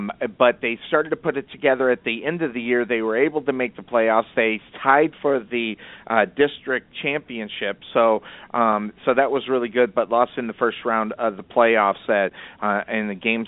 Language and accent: English; Arizona, United States; Now, I'm from Arizona, and I've been a huge Arizona Rattler fan.